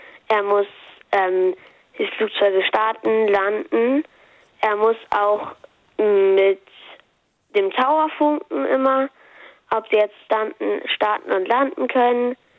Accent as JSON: {"language": "German", "region": "Hamburg", "country": "Germany", "said": "10 und ich komme aus Hamburg."}